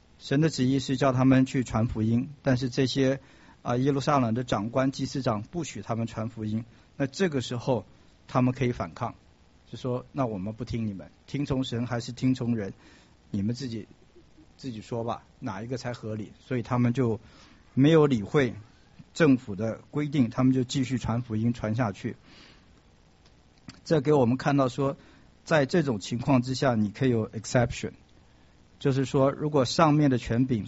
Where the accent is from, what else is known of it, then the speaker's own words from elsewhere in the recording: Taiwan; now in United States; 我从前刚来美国的时候，我以为美国这是一个不讲礼貌的地方，因为从小在台湾看的那些好莱坞的电影